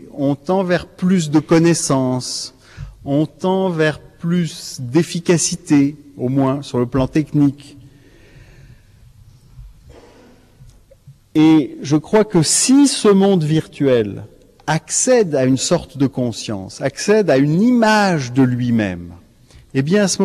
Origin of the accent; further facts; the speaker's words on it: Canada; Vous savez, moi je viens du Canada, j'ai mis presque 24 heures pour venir ici.